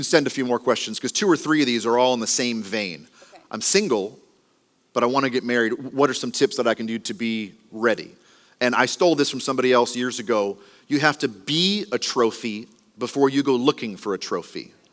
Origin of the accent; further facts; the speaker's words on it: Texas, United States; We like to be, we're from Texas, y'all.